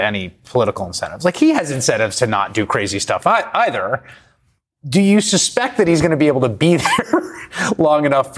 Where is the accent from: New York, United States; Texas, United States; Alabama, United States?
New York, United States; Yeah, and I don't want to be, overly obsessed with my home state.